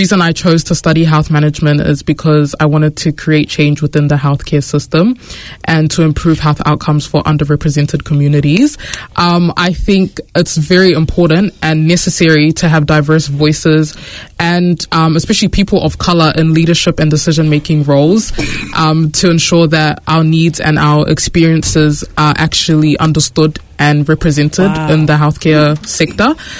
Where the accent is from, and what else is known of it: New Zealand; born or raised there; also born or lived in Syria